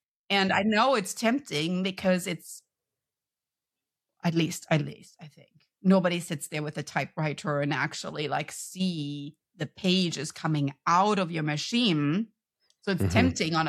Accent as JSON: {"language": "English", "country": "Germany", "second_language": "English", "moved": "yes", "said": "And all this in a foreign language, right? I mean, I came from Germany."}